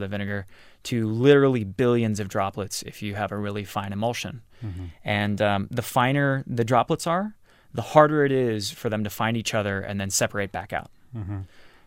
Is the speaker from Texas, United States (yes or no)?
yes; Texas, United States; I come from Texas, where we have a mixture of some really amazing vinegar-based hot sauces, sort of Louisiana style